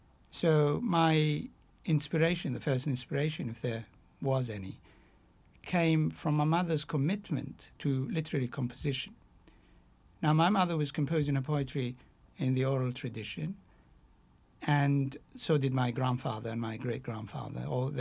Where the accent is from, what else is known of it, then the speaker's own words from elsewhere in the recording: Somalia; first language Somali; English is a second language; when I started writing in English, Somali, the language which I, my mother tongue, had no orthography